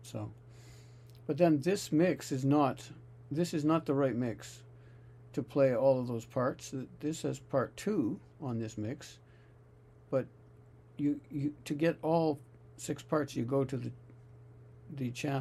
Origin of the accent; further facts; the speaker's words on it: Canada; because I'm Canadian